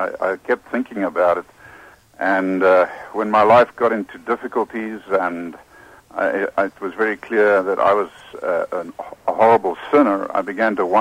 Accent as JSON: {"language": "English", "country": "South Africa", "accent": "South African", "said": "If you can hear the accent, I'm a South African"}